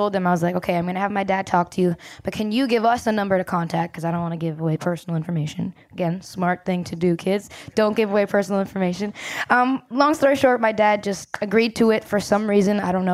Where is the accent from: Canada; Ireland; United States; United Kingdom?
Canada; Brampton, Ontario; I'm from Brampton, Ontario, Canada. No one even knows where that is.